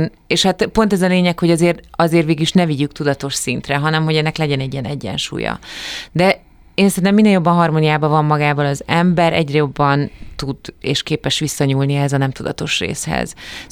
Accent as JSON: {"language": "Hungarian", "town": "Hódmezővásárhely", "region": "Csongrád-Csanád", "country": "Hungary", "tie": "born or raised there", "said": "Ugye Szegeden jártam, azért az már Hódmezővásárhelyhez képest, ahol fölnőttem, már egy komolyabb program kínálattal rendelkezett. Bár én nagyon sok időt voltam Budapesten, mert az anyai nagymamám Budapesten élt"}